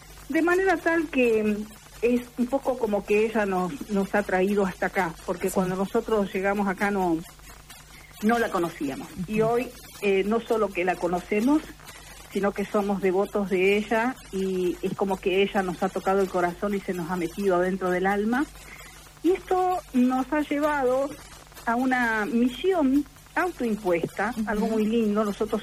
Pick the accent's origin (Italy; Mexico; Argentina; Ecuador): Argentina; Salta; la primera gruta que se inauguró fue a los pies del volcán Socompa, en mi tierra, en Salta.